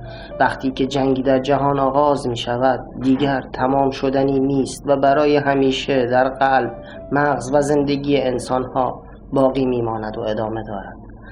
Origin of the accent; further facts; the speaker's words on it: Khuzestan, Iran; born there; اما برای من که زاده خوزستان هستم، این جنگ هیچگاه به پایان نرسیده است